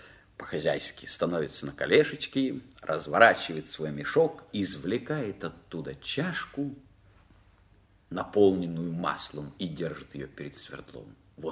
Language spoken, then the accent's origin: Russian; Urals, Russia; now in Saint Petersburg, Russia; Я тоже приехал с Урала в Ленинград, очень похоже.